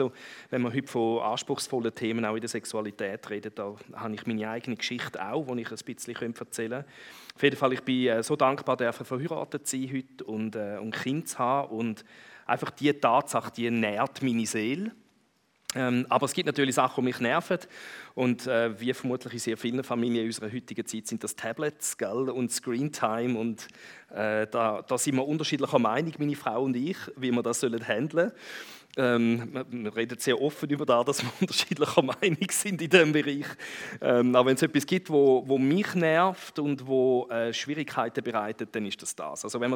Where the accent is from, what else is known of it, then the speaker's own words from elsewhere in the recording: England, United Kingdom; German is a second language; kennengelernt habe im Theologiestudium in England. Wo ich her bin